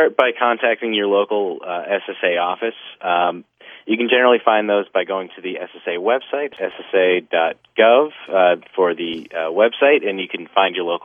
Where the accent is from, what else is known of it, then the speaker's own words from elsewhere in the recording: Boston, Massachusetts, United States; I'm from the Boston area.